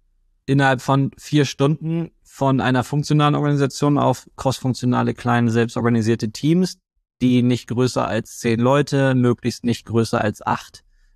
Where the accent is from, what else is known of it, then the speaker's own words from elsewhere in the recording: Germany; außerdem sind wir Deutsche, wir finden eh alles doof.